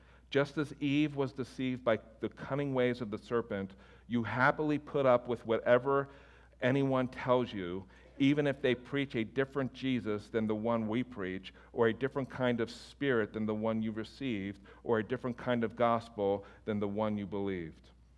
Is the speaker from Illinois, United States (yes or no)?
no; Philadelphia, Pennsylvania, United States; I mean, not only because I was from the Philadelphia area, but just arrogant.